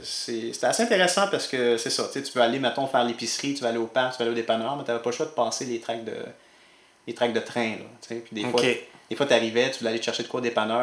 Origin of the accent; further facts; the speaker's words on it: Dorval, Quebec, Canada; also born or lived in Lachine; Dans le fond, j'ai demeuré bonne partie de mon enfance à Dorval, en fait. Mais l'hôpital qu'on avait été, que je suis né, c'est à celle de la Chine.